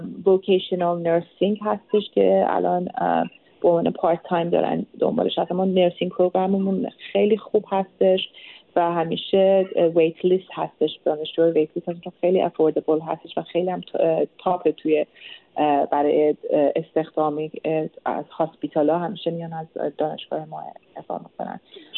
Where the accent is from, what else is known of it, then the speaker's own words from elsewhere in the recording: Iran; من حامیشون خواهم بود به عنوان یک ایرانی